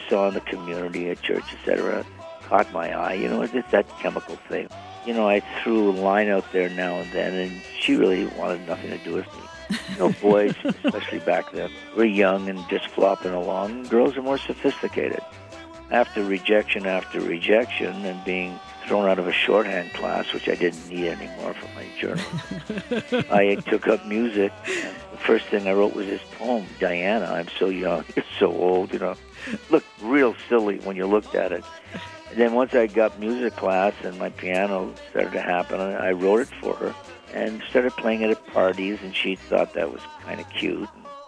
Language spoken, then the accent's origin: English; Ottawa, Ontario, Canada; I heard it the first time back in my hometown of Ottawa, Canada, because I was still living there